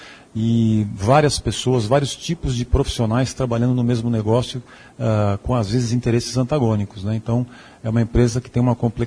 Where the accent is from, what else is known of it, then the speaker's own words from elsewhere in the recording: São Paulo, Brazil; Eu sou de São Paulo e fui contratado para assumir não só o planejamento, a implantação do projeto